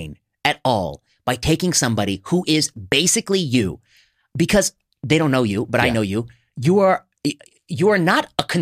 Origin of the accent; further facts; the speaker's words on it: India; I'm Indian, and first of all, that's not how we pronounce it.